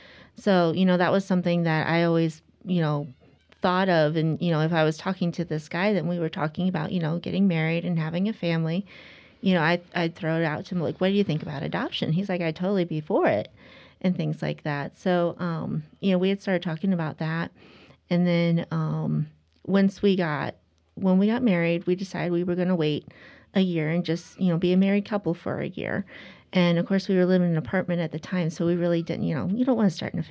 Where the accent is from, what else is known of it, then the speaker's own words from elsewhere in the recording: Ohio, United States; So I grew up in Amish country, which is like Billesburg, Ohio.